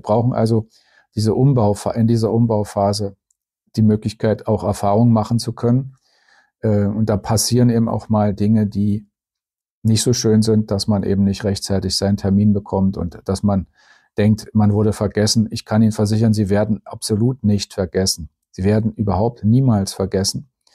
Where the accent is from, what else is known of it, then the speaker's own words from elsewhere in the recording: Netherlands; German is a second language; auch als Holländer nicht.